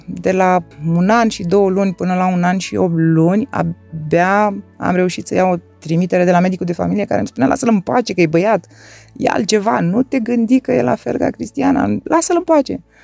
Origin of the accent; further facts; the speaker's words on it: Constanța, Constanța County, Romania; din Constanța. Acum am 47 de ani și jumătate.